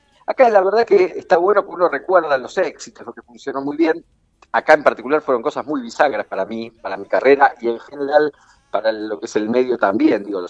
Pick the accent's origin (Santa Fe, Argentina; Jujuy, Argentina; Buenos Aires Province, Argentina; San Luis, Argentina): Buenos Aires Province, Argentina; La Plata; donde yo soy de La Plata